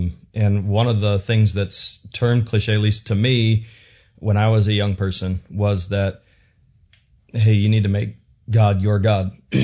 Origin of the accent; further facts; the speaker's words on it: Traverse City, Michigan, United States; I grew up in Traverse City, Michigan. I was the son of a pastor, grew up in a pastor's home then